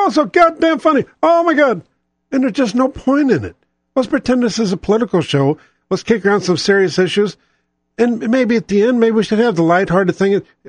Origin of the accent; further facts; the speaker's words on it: St. Louis, Missouri, United States; born there; I was born in St. Louis. So my roots are there. My foundation is there.